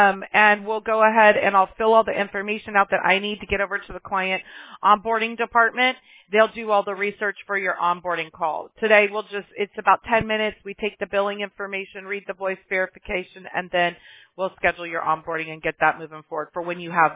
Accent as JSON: {"language": "English", "town": "Mobile", "region": "Alabama", "country": "United States", "tie": "born there", "said": "I was born in Mobile, Alabama, so I know sometimes you guys see crazy stuff"}